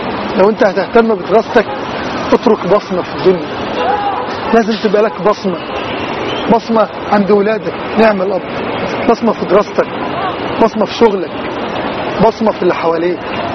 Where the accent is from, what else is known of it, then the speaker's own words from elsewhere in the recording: Egypt; زي ما كنا رافعينه في ميدان التحرير وبنقول انا مصري